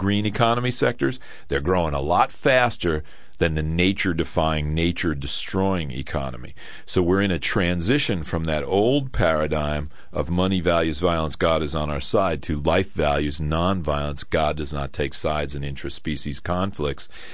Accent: New Jersey, United States; Now, the guys I grew up with in New Jersey on the streets would say, ah, that's a bunch of mumbo jumbo.

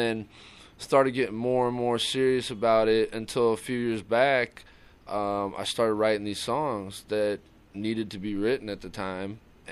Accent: Torrance, California, United States; also born or lived in Los Angeles; I was born in the South Bay of Los Angeles. Born in Torrance, California. Grew up all around the South Bay. Hermosa Beach, Manhattan Beach, Redondo Beach. And been an L.A. kid my whole life.

